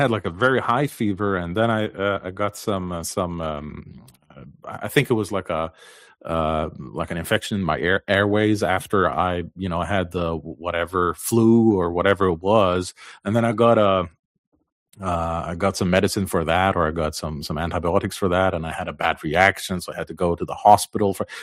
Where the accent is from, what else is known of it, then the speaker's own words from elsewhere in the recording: Faroe Islands; I'm from the Faroe Islands. The Faroe Islands is a very little country, 18 small islands in the middle of the Atlantic Ocean with about 57,000 people. It's a semi-autonomous part of Denmark.